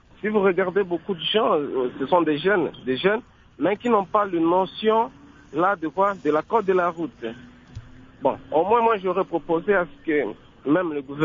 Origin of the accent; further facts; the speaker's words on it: Goma, North Kivu, DR Congo; Même si chez nous à Goma, il y a des accidents.